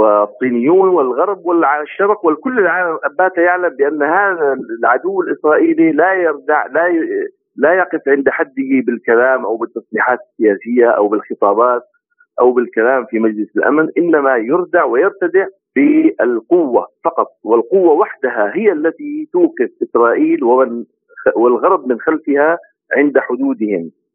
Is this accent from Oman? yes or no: no; Syria; لكن أنا كسوري الآن وعلى لسان الكثير من السوريين